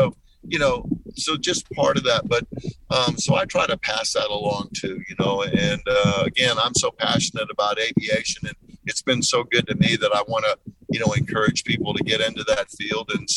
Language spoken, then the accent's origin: English; United States; born there; one, I was born in the United States